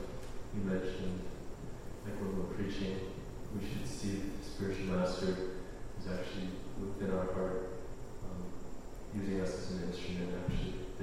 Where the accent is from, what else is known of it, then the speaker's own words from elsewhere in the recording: Denver, Colorado, United States; I'm also coming from Denver.